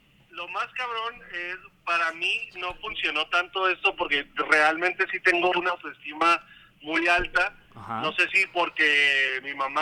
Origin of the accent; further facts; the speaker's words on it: Mexico; más siendo mexicanos que nos encanta mamar y reírnos de todo